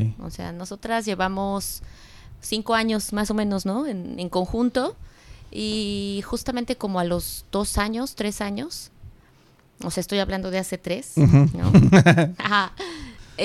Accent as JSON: {"language": "Spanish", "region": "Mexico City", "country": "Mexico", "lives_now": "Playa del Carmen, Mexico", "said": "Bueno, yo soy de la Ciudad de México, de Iztapalapa, para el mundo."}